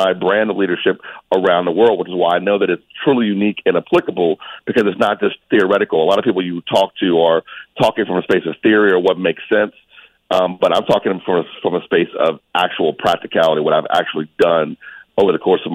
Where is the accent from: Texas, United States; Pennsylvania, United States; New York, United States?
Pennsylvania, United States; Pittsburgh; born there; now in Charlotte, United States; So I'm in Charlotte, North Carolina now. Been a long, winding road to Charlotte. I was born in Pittsburgh.